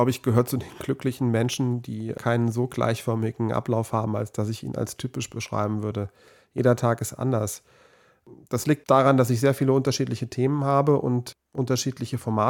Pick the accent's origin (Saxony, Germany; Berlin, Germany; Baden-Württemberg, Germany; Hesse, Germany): Hesse, Germany; Darmstadt; Also ich bin in der Region einfach hängen geblieben. Gebürtig komme ich aus Darmstadt. Insofern, das war fast schon geplant, sage ich mal, dass ich in Würzburg studiert habe.